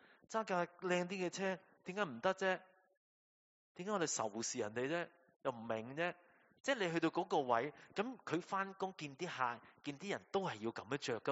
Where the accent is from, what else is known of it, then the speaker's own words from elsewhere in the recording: China; 我哋中国人最明噶啦，为两餐物都很滞。